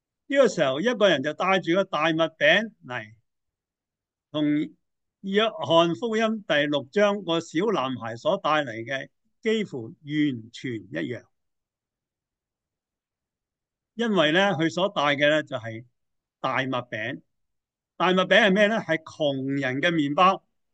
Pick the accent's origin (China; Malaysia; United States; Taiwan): China; 我哋中国人最叻，即系最受人崇拜咧